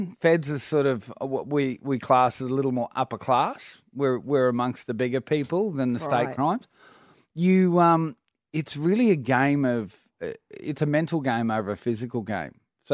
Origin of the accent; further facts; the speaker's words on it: Australia; And being an Australian, I got a little bit of a break if I didn't understand the rules. The accent cut me a few breaks.